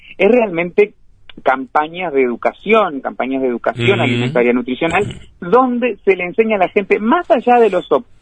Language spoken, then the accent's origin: Spanish; Uruguay; Como buenos uruguayos.